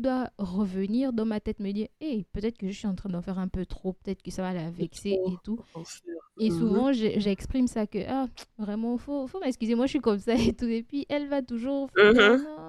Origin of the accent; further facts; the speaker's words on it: Gabon; quand je suis partie du Gabon, ils n'étaient pas encore ensemble